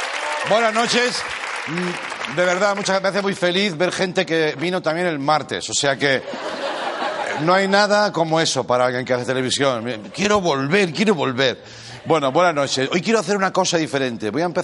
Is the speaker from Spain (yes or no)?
yes; Spain; como español te lo digo